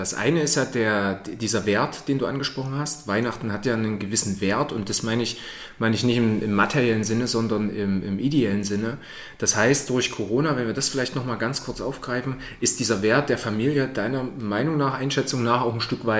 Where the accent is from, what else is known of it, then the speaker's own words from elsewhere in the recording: Saxony, Germany; ich komme ja selbst auch aus dem Erzgebirge